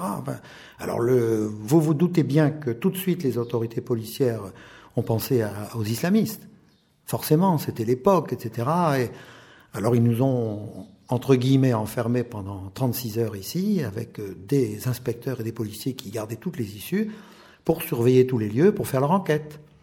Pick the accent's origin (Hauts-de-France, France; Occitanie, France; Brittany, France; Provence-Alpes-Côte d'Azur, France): Hauts-de-France, France; Je viens de la région de Lille.